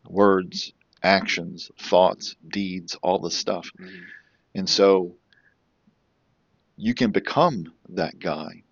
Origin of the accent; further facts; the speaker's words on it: New Orleans, Louisiana, United States; And born and raised in New Orleans and worked at a design company downtown.